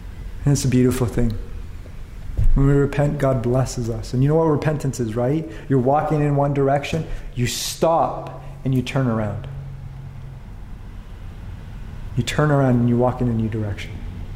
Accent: Vancouver, British Columbia, Canada; I grew up in Vancouver, just off Commercial Drive, at a school with a good-sized population of Indigenous people

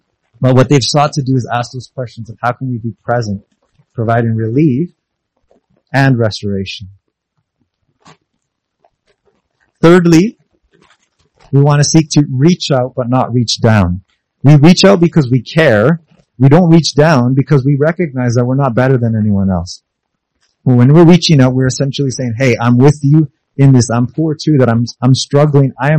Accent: Honduras; We're from Honduras. We have family that are still there.

